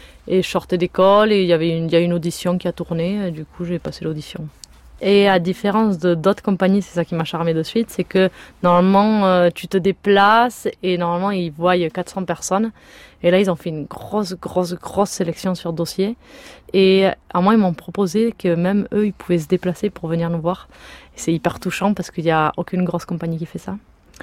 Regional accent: Spain; French is a second language; en tant qu'espagnole de pur sang

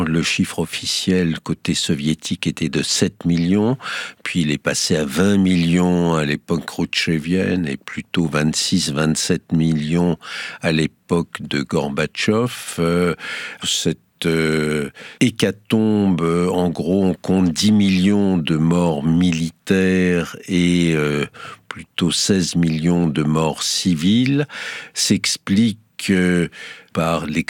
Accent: France; Chez nous, en France, on commémore le village brûlé d'Oradour-sur-Glane.

